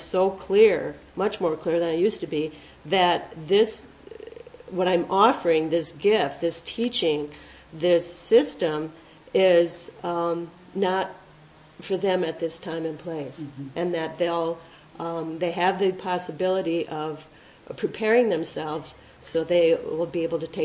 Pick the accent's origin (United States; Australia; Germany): United States; being an American and only second-generation American, I don't have that lineage behind me of a traditional craft or art or even culture.